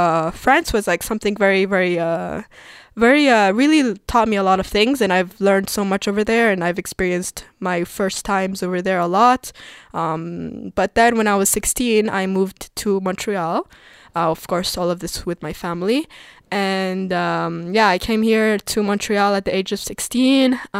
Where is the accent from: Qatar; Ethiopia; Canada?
Qatar; born there; English is a second language; I was born in Qatar. For all of you who are listening, Qatar is, I'm sure you guys know where it is, but for those who don't, it's basically in the Gulf, next to Dubai